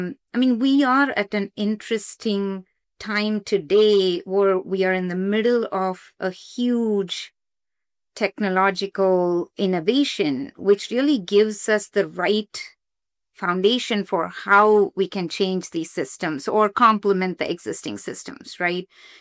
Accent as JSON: {"language": "English", "country": "India", "tie": "born or raised there", "moved": "as an adult", "lives_now": "United States", "said": "So for me, growing up in India, I came here to the US to do my master's."}